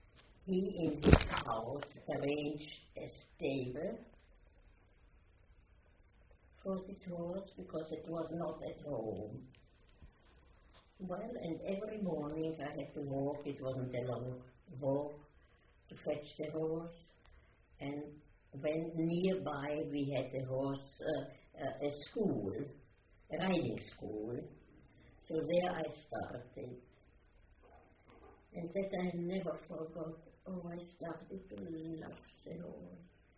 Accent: Brno, South Moravian Region, Czechia; my hometown was a Hungarian, Austrian factory center, a town where all the production were factories

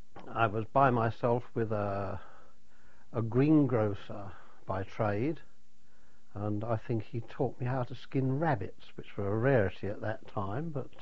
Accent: Leyton, London, United Kingdom; I was born in Leighton, which at that time was in Essex, now part of London, East 10, on the 20th of May, 1924.

